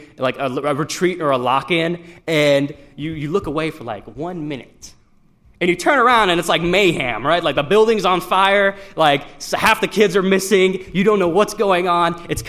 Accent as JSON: {"language": "English", "region": "northern Iran", "country": "Iran", "tie": "born or raised there", "lives_now": "United States", "said": "I was born in the Middle East. I was born in central Iran. Traditional Middle Eastern climate where it's very desert-like, it's very dry, it's very hot. And after I was born, my parents moved up to northern Iran"}